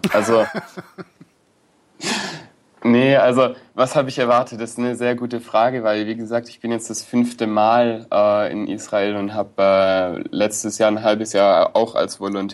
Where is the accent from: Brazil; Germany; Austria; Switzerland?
Germany; Baden-Württemberg; ich komme ja aus Süddeutschland, bin ja Schwabe, ich oute mich jetzt an dieser Stelle.